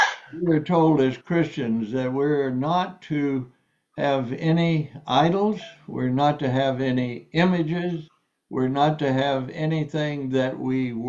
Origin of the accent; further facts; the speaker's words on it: United States; We're certainly, as an American, I can say we certainly do not trust in our currency or our dollar.